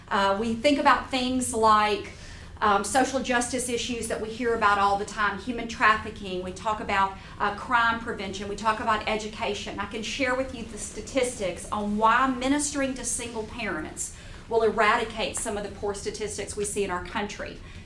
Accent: Baton Rouge, Louisiana, United States; I am from Baton Rouge, Louisiana, so I'm just right over next door to you guys, and my family is from East Texas

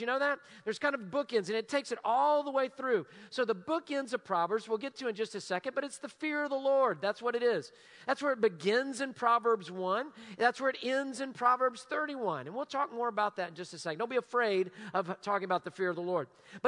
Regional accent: Houston, Texas, United States; you're able to say, hey, I'm from Houston.

